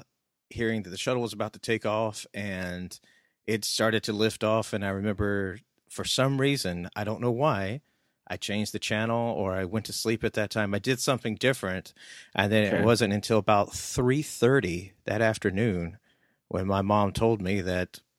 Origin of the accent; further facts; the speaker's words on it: Georgia, United States; Well, I actually grew up in Georgia.